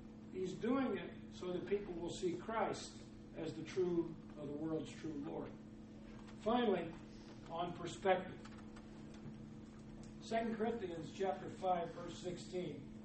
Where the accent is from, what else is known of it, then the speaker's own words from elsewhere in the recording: Freeport, Illinois, United States; I grew up in Freeport, Illinois.